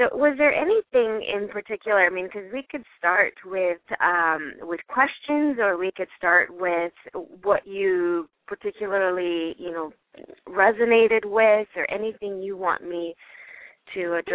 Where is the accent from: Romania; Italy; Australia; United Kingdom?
Italy; now in United States; I was born and raised in Italy, and I've been in the U.S. now. This year, it'll be 23 years.